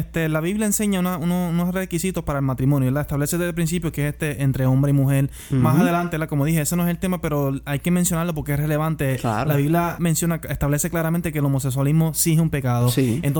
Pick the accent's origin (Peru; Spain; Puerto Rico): Puerto Rico; yo tengo el derecho a votar porque soy por nacimiento puertorriqueño.